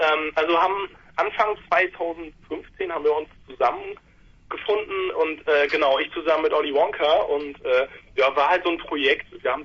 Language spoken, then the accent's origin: German; Kiel, Schleswig-Holstein, Germany; Ich komme aus Kiel.